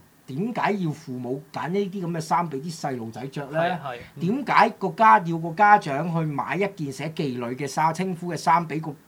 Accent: Hong Kong; 呢個咧可能喺亞洲人或者我哋香港人睇咧就覺得冇乜嘢嘅

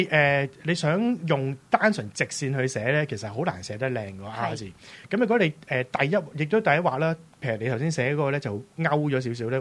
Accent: Hong Kong; 呢個 E 字咧，我敢講啦，我哋香港人嘅日文字呢一個係九成都錯嘅。

